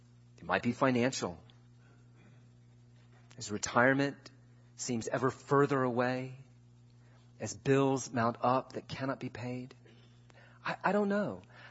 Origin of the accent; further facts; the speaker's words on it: United States; This is something I think is very difficult for us as American Christians to get our heads around